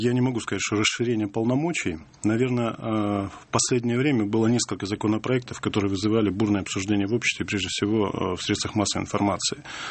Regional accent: Chelyabinsk, Chelyabinsk Oblast, Russia; born there; Я родился в Челябинске, закончил политехнический институт, отучился в высших курсах КГБ в городе Тбилиси, 1.5 года жил в Тбилиси

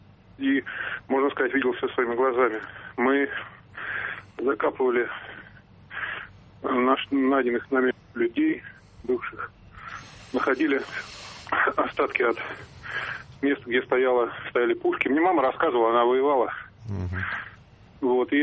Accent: Moscow, Russia; Я из Москвы.

